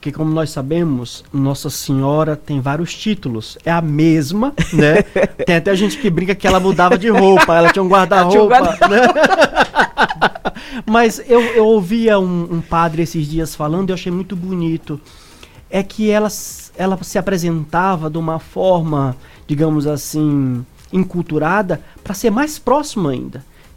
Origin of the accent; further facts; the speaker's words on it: Maranhão, Brazil; sou maranhense. Nós que somos da terra do sol, como eu costumo dizer.